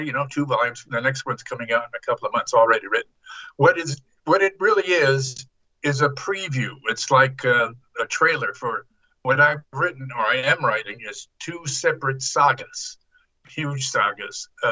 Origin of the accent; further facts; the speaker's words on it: San Francisco, California, United States; I grew up in San Francisco. I was grew up in a Catholic, very religious Catholic family.